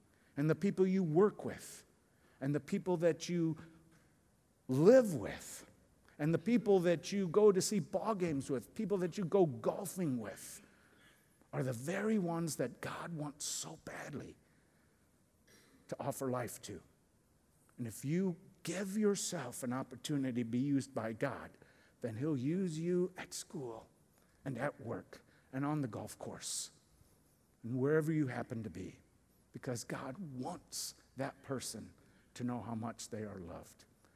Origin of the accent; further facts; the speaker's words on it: Chicago, Illinois, United States; And I had WGN because I grew up in Chicago.